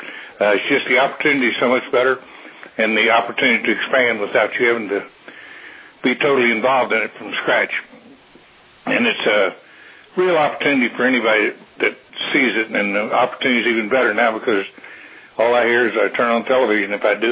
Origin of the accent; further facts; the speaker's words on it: Dayton, Ohio, United States; moved away as an adult; now in Louisiana, United States; 1930, I was born in Dayton, Ohio, at St. Elizabeth Hospital. Been about 78 years ago. And lived there for the first 37 years of my life. And then moved to Louisiana